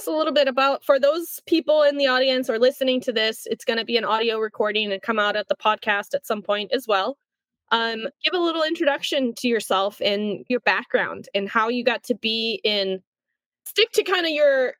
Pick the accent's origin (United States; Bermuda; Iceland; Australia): Iceland; Growing up in Iceland, we also have a problem with it being dark in the wintertime.